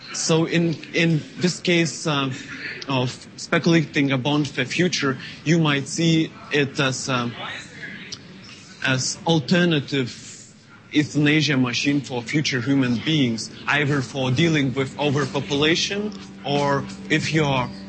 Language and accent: English; Lithuania; from Lithuania